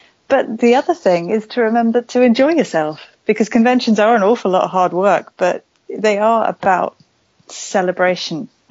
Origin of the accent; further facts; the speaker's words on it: Wales, United Kingdom; But I grew up in West Wales. It was quite, not isolated, but it was a much kind of quieter town where I grew up.